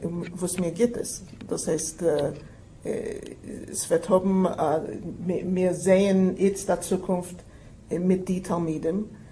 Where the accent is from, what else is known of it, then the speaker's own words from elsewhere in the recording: Germany; born there; first language Yiddish; German is a second language; Ich bin geboren geworden in Deutschland von polnischen Eltern, was haben gerade Jiddisch in der Heim.